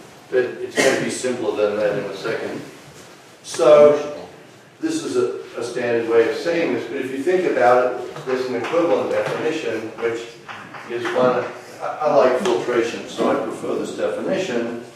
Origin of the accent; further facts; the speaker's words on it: Australia; I come from Australia, so everything's up here.